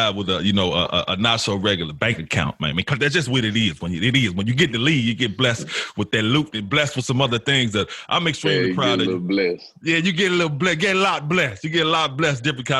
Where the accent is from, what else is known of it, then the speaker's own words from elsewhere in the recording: Memphis, Tennessee, United States; But Anthony, man, you know, you're from Memphis. I'm from Memphis.